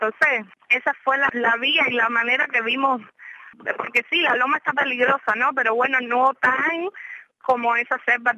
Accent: Cuba; moved away; yo realmente salí de Cuba casi hace 2 años. Es decir, en noviembre de este año va a ser 2 años. Yo realmente salí de Cuba porque toda mi familia la tengo en Estados Unidos.

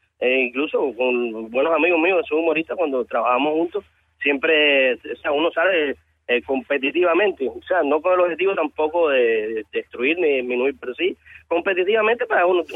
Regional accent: Cuba; porque, o sea, somos cubanos, en fin.

